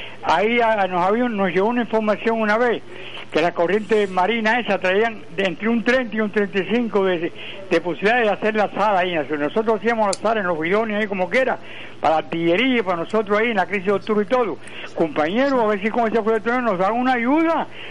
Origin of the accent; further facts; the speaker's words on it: Rancho Veloz, Villa Clara, Cuba; yo no soy de Cienfuegos, yo soy de Rancho Velo.